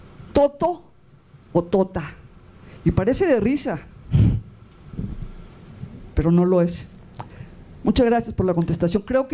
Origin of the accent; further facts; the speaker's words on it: Ciudad Mante, Tamaulipas, Mexico; also born or lived in Tampico; Y pues nací en 1962 en Tampico, Tamaulipas. Ahí nací y mi infancia fue en Ciudad Mante, usos y costumbres.